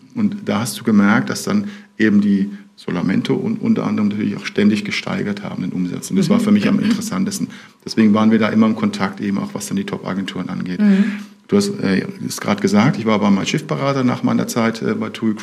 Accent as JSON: {"language": "German", "region": "Hamburg", "country": "Germany", "said": "ich bin ein Hamburger, beziehungsweise komme aus der Nähe von Hamburg."}